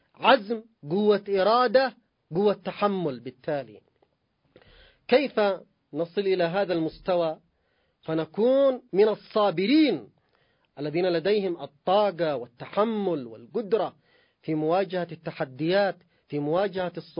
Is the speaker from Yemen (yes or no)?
yes; Yemen; نحن كشعب يمني من واقع انتمائنا الإيماني